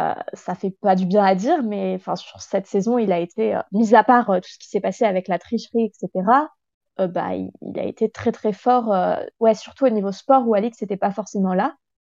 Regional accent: Paris, Île-de-France, France; j'ai 21 ans et je suis de Paris.

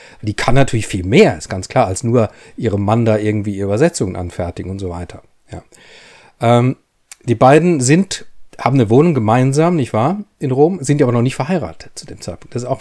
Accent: Baden-Württemberg, Germany; was ja ganz bei mir, also bei meiner Herkunft da in der Nähe ist. Ich bin ja am Neckar aufgewachsen.

